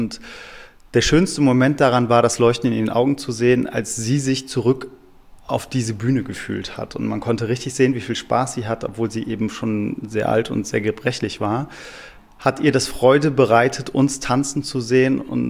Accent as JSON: {"language": "German", "town": "Cologne", "region": "North Rhine-Westphalia", "country": "Germany", "tie": "born or raised there", "said": "Köln ist der Ort, an dem ich geboren wurde. Köln ist meine Heimat"}